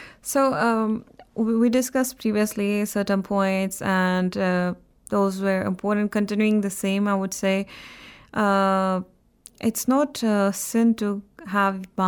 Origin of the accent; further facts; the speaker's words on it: Jammu and Kashmir, India; English is a second language; from Indian and Muslim Kashmir